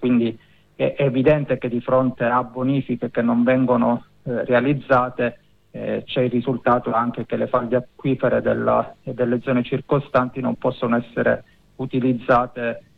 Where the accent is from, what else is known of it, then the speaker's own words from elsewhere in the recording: Gela, Sicily, Italy; Io vengo da Gela, e Gela è una delle città che più soffre la carenza d'acqua